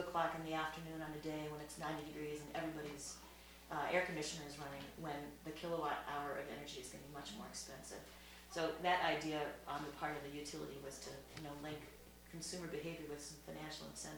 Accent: West Coast, United States; moved away as an adult; now in Chicago, United States; And so I'm doing this because I am originally from the West Coast, I've been 26 years in Chicago. It's trying to make the transition back

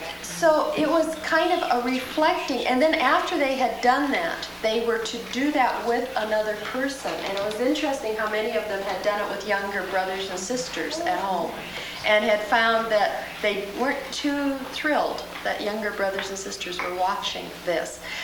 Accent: Portland, United States; Well, I'm from Portland.

